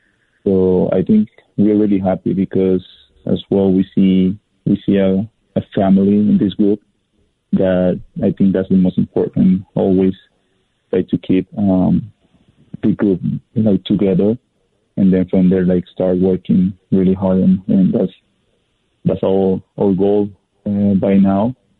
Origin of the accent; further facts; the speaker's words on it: Portland, Oregon, United States; I come from Portland, right?